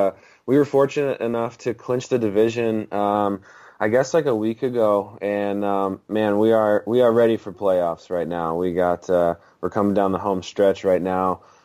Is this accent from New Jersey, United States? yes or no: yes; New Jersey, United States; It's also close to where I grew up. I'm originally from South Jersey.